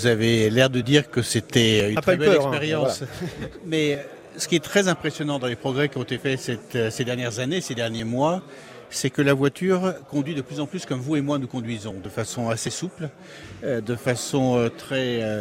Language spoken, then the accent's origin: French; France